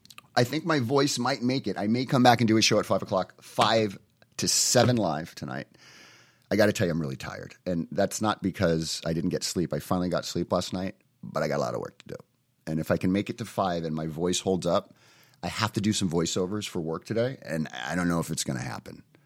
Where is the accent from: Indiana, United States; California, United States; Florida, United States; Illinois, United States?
California, United States; Encinitas; What has happened to my beloved San Diego? I grew up in Encinitas.